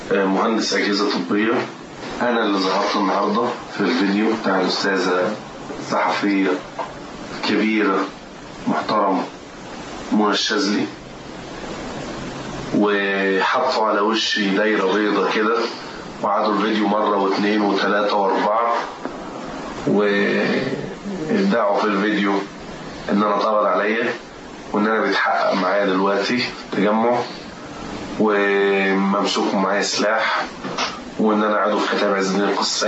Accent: Kafr El Sheikh, Kafr El Sheikh Governorate, Egypt; now in Nasr City, Egypt; أنا متجوز وعندي ابن وليا أسرة كريمة، أنا أصلا من كفر الشيخ ومقيم في مدينة نصر

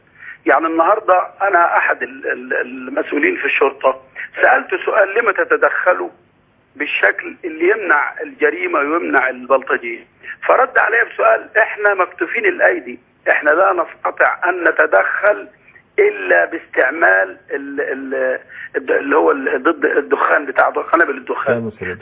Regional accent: Egypt; ولا بيتناسب مع سلوكنا كمصريين.

